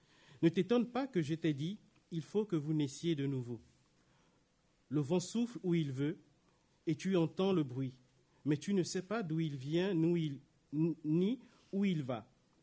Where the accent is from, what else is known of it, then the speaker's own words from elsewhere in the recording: Siberia, Russia; En Sibérie, chez nous en Sibérie, tout se fait de manière instantanée.